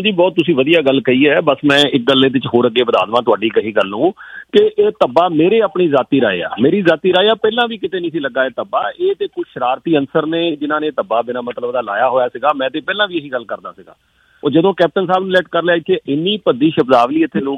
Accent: Punjab, India; ਆਪਾਂ ਸਾਰੇ ਪੰਜਾਬ ਤੋਂ ਆਏ ਹਾਂ।

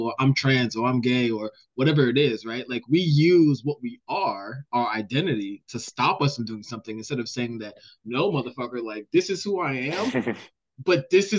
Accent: United States; man, I'm an American soldier.

